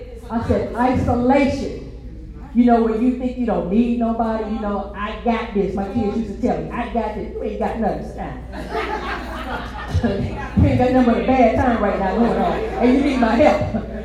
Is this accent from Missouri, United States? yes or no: yes; St. Louis, Missouri, United States; I'm a city girl. I'm from St. Louis.